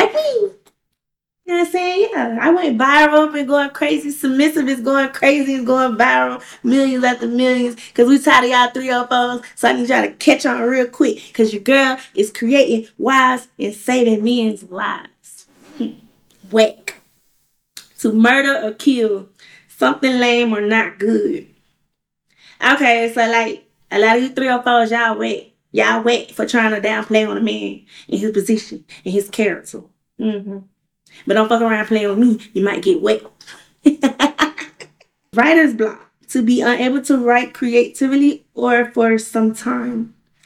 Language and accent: English; Albany, Georgia, United States; now in Atlanta, United States; I'm from Albany, but I'm in Atlanta right now killing shit.